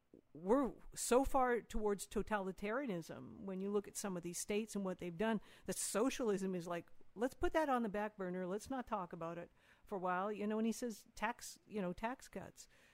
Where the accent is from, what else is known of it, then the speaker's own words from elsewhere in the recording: Canada; moved away; I'm Canadian.